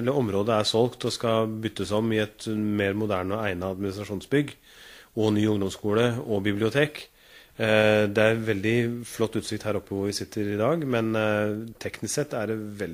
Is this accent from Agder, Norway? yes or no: no; Nesodden, Akershus, Norway; På Tangen, Flaskebæk. Og nå bor jeg sør i kommunen